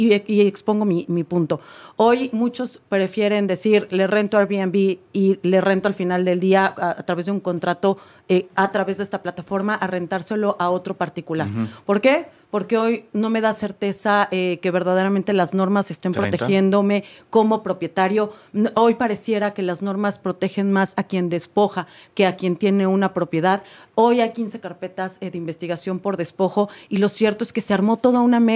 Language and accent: Spanish; Mexico City, Mexico; quiénes somos los chilangos